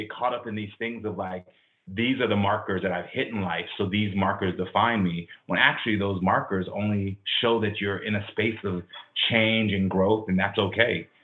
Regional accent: the South, United States; we were living in African-American communities, where I was raised in the South, that these different elements or communities were not going to fully accept me

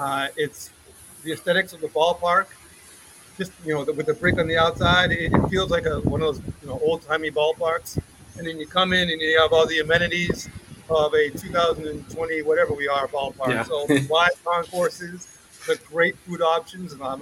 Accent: Boston, Massachusetts, United States; now in Charlotte, United States; So I'm from the Boston area. I came here to Charlotte in 2017. I came here in 2016.

